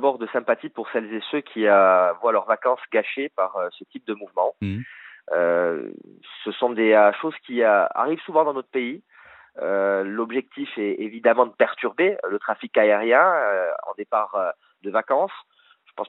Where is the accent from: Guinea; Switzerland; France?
France; en tant que Français